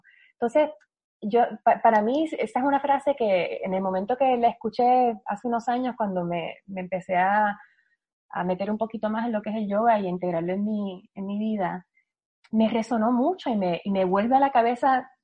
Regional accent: Puerto Rico; yo no bailo, yo soy la única boricua que no baila.

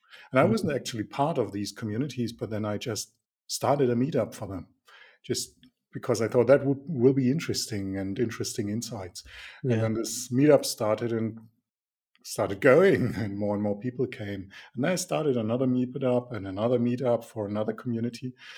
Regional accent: Nuremberg, Bavaria, Germany; I'm from Nuremberg, and I do a lot of things.

